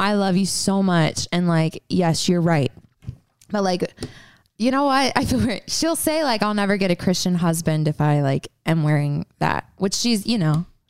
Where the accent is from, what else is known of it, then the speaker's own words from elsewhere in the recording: Virginia, United States; Oh, Virginia.